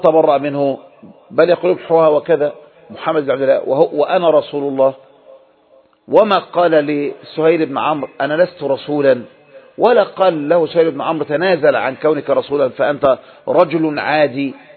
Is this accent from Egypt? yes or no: yes; Egypt; كما نحن عندنا في مصر